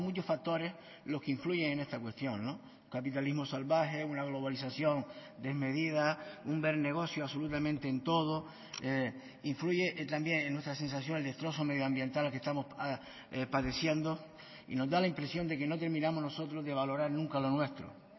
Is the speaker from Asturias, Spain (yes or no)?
no; Canary Islands, Spain; nos caracterizan como una comunidad étnica singular que somos el pueblo canario